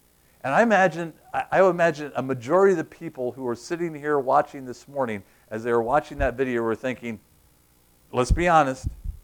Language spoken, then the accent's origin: English; Princeton, New Jersey, United States; I'm from Princeton, all right?